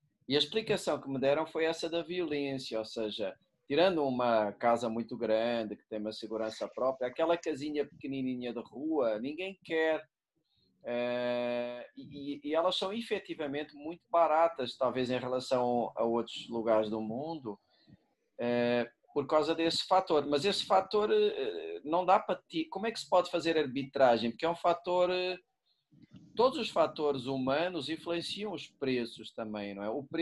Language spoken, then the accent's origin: Portuguese; Lisbon, Portugal; now in Brazil; Eu sou de Lisboa.